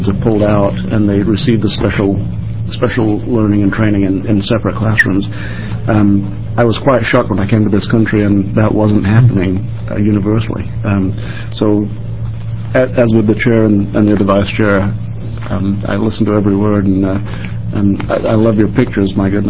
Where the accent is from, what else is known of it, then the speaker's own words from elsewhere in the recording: England, United Kingdom; now in United States; I grew up in the English schooling system